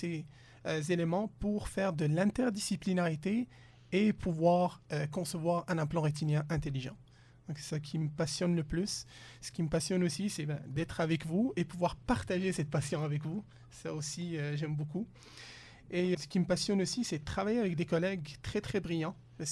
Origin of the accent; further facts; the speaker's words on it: Tunis, Tunis Governorate, Tunisia; Puis j'ai appris ça parce que je viens de Tunis, qui est anciennement l'empire carthaginois.